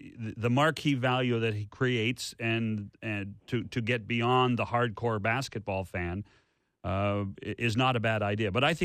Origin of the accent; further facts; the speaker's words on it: Canada; I couldn't be president of the United States because I'm Canadian.